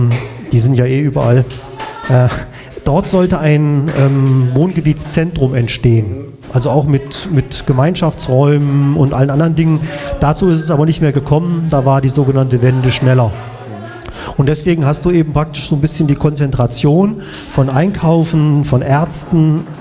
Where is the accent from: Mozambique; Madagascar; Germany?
Germany; Kassel, Hesse; moved away; da ich ja nun kein, wie man so schön sagt, gelernter DDR-Bürger bin, sondern Zugereister, ich komme ja ursprünglich aus Kassel